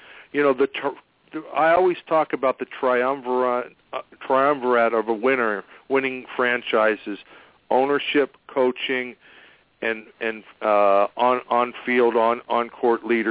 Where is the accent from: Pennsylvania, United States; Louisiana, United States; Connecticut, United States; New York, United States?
Pennsylvania, United States; But I'm from Pennsylvania, so that's close enough.